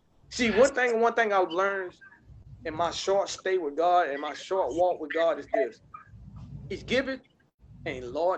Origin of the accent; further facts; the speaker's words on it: Prosperity, South Carolina, United States; I grew up on the Ponderosa in Prosperity. I ain't have nothing.